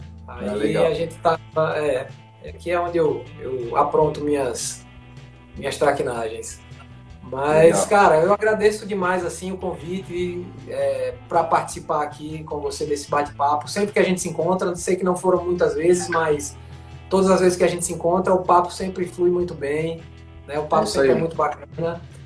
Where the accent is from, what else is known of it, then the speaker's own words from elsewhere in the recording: Maceió, Alagoas, Brazil; also born or lived in Arapiraca; Nasci em Arapiraca, que é um interior próximo aqui de Maceió, próximo da capital. É a segunda cidade, assim, do estado. Mas vivi aqui